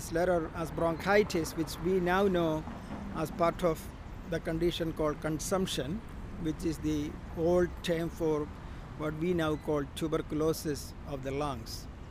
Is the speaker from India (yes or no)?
yes; India; mostly quotes of Henry David Thoreau, Ralph Waldo Emerson, in newspaper editorial pages while I was growing up in India.